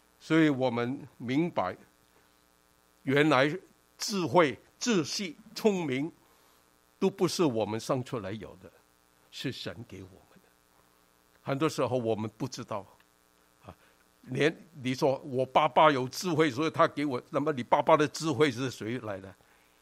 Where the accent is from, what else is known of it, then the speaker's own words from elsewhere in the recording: China; moved away as an adult; now in Canada; 我看我们都是从东方来的，从中国来的。 我在1969年就来到加拿大，1971年就在温哥华做牧师